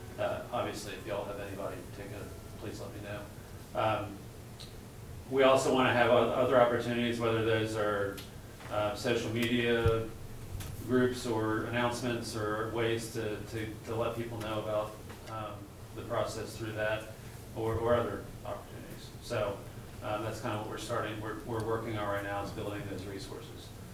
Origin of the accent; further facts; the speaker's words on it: West Virginia, United States; I mean, I come from the Wild West, where we don't have zoning in 85% of West Virginia.